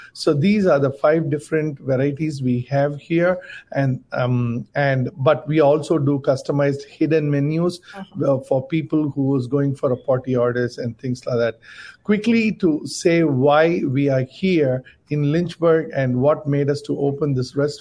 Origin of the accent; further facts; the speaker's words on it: Tamil Nadu, India; English is a second language; And we are from South India, and I'm from a state called Tamil Nadu in southern part of India, and my wife is from Kerala.